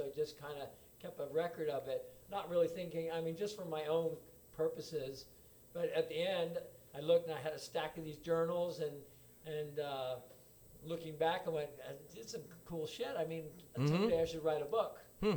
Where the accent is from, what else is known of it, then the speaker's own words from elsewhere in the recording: Kailua, Hawaii, United States; Well, I had a Zodiac, and in Kailua, I grew up in Kailua